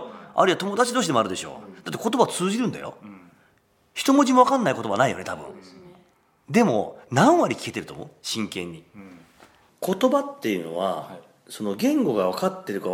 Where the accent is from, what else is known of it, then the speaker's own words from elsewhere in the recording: Hiroshima, Japan; 広島だよね、はい、日本の広島県の出身なんです。